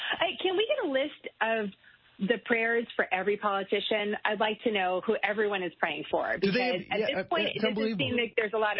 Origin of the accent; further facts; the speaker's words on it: San Francisco, California, United States; Nancy Pelosi's from my hometown of San Francisco, right? And now I'm living in the South in Texas.